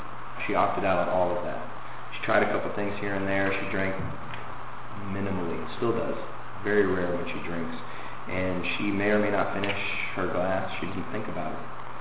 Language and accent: English; Los Angeles, California, United States; Just to let you know a little bit about who I am and where I come from, I am from West LA, and I grew up on the West Side, and I was born.